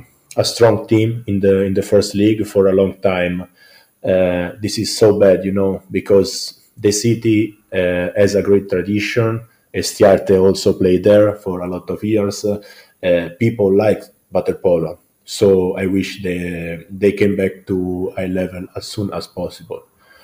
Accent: Pescara, Abruzzo, Italy; English is a second language; Yes, I'm from Pescara

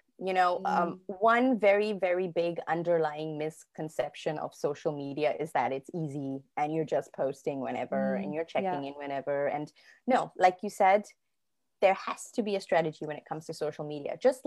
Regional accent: Singapore; And also for me as a Singaporean, I was like, oh my God, that's incredible.

